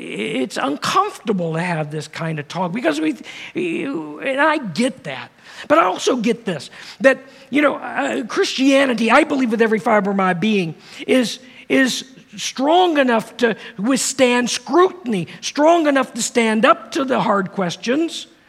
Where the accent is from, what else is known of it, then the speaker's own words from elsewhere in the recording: Virginia Beach, Virginia, United States; You know, I grew up in Virginia Beach, and it was really pretty homogeneous down there.